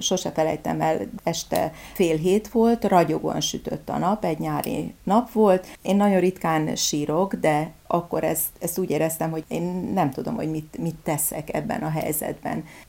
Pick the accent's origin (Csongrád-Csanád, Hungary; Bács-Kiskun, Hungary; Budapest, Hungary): Bács-Kiskun, Hungary; Baja; Én beleszülettem Baján a tanítóképzőbe. Ott laktunk, ott volt az édesapám igazgató.